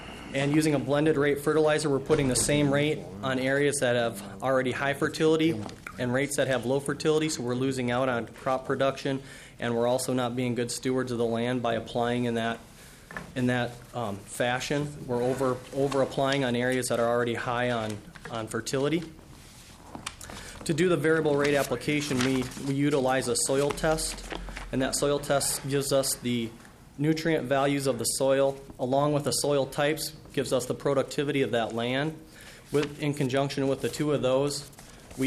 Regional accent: Jackson, Minnesota, United States; Mr. Chairman … I'm from Jackson, Minnesota.

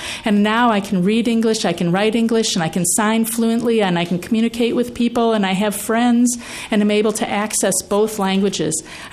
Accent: Sierra Leone; now in United States; I'm from Africa. I'm from a country called Sierra Leone, and I'm a student at Vector right now. I came to America in 2004, and I came from that West African area.

